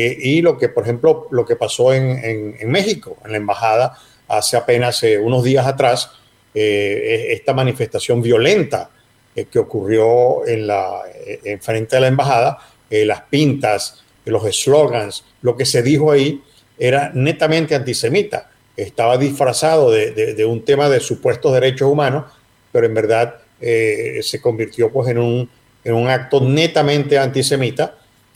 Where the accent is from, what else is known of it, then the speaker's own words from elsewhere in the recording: Venezuela; now in Miami, United States; Estoy en Miami. Yo me mudé a Miami hace 6 años de Venezuela, donde era mi sitio de donde yo nací, donde yo crecí. Nunca pensé que yo también sería igual que mis padres y mis abuelos, que algún día yo sería un refugiado